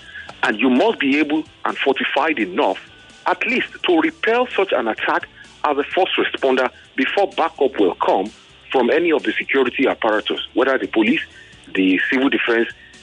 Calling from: Ikorodu, Lagos, Nigeria; I'm calling from Ekurudu.

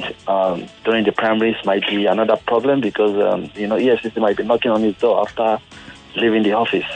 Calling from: Ojoto, Anambra, Nigeria; I'm calling from Ojoto.

